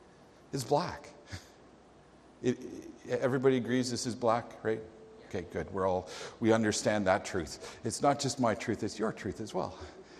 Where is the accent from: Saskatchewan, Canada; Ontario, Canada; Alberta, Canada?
Alberta, Canada; Calgary; I grew up in Calgary.